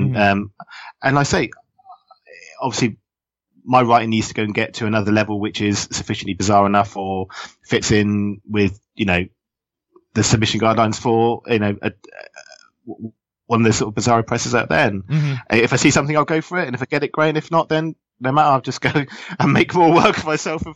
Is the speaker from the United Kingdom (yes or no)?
yes; United Kingdom; being a British bizarro author is, I say, there's not many of us over here.